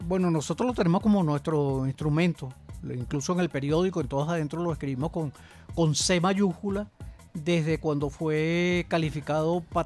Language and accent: Spanish; Venezuela; en total somos venezolanos